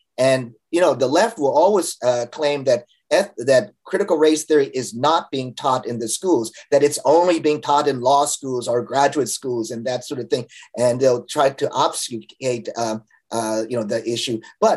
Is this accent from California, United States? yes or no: yes; California, United States; here in my home state of California